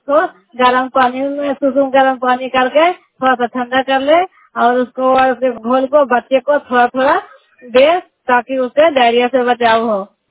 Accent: Nagarnausa, Bihar, India; मैं नगर नौसा ब्लॉक के रहने वाली हूँ

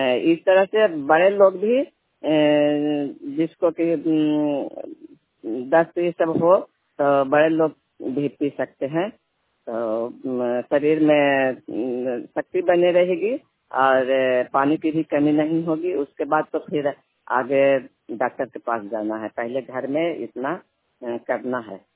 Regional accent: Kalyan Bigha, Bihar, India; मैं कल्याण बीघा गाँव की रहने वाली हूँ और हनौत प्रखंड नालंदा जिला

